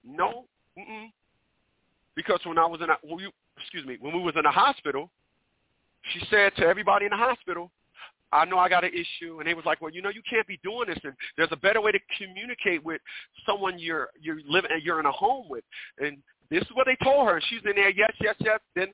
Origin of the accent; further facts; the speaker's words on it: Newark, New Jersey, United States; People, I'm from Newark, New Jersey, once again.